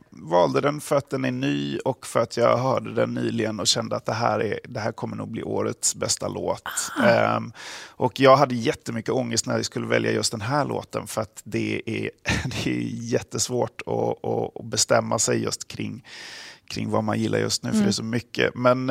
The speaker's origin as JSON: {"language": "Swedish", "town": "Gothenburg", "region": "Västra Götaland County", "country": "Sweden", "said": "Även om man också har huset visst agg mot Way Out West som göteborgare."}